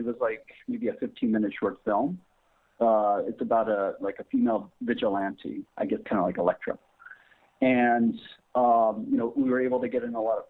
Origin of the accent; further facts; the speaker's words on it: San Francisco, California, United States; born there; also born or lived in Japan; I was born in San Francisco, but I moved around between the two countries, Japan and the United States, as I was growing up.